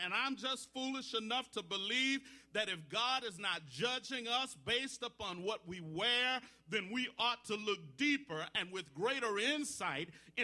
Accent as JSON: {"language": "English", "town": "Leesville", "region": "Louisiana", "country": "United States", "said": "But I was born at Bird Hospital, one of the first black babies. Amen. I'm from Leesville."}